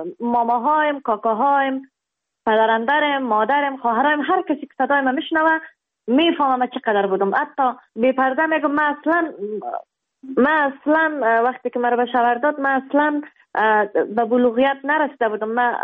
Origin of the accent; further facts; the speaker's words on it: Kabul, Afghanistan; also born or lived in Baghlan; در افغانستان در ولایت بغلان در دنیا آمدم، جاغری بود، از اونجا آمدم کابل. 6 ساله بودم، مکتب شامل شدم